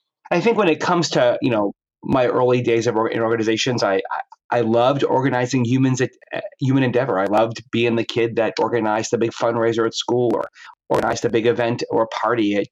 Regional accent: New York, United States; Well, I grew up in New York. So right away, there's a particular context around, you know, size and scale of the world and human achievement and ambition. I grew up in a New York Italian family.

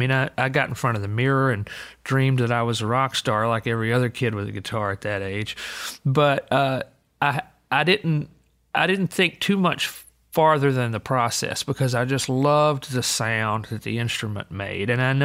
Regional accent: Alabama, United States; when I grew up in Alabama, we were all about the same social class. I mean, we were, you know, I was probably middle class for the place where I grew up

